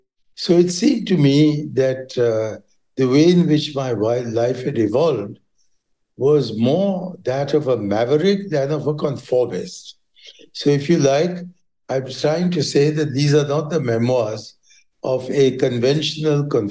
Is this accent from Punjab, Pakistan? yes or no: yes; Lahore, Punjab, Pakistan; born there; Well, it so happened that I was born in Lahore.